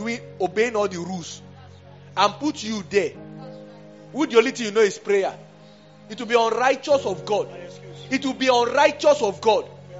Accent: Zimbabwe; I'm from Zimbabwe.

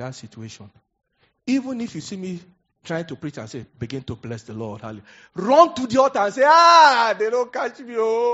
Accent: Niger Delta, Nigeria; Say, you know, we are from Niger Delta. We have to shake it.

